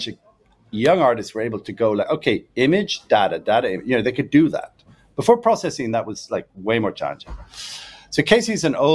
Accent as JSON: {"language": "English", "country": "Ireland", "said": "I'm this kid from Ireland, like rural Ireland."}